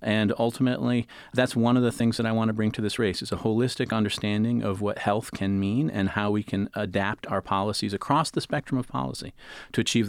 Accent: Portage, Michigan, United States; So I grew up in Portage schools, went to Kalamazoo College for my undergrad

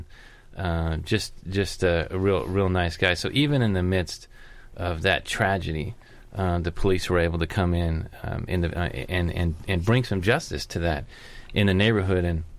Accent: Oakland, California, United States; But certainly growing up in the Hispanic areas, you had the Norteños that kind of controlled the area from the Hispanic gang side. And they were always at war with a group called the Cedeños or the Border Brothers, which were far east Oakland.

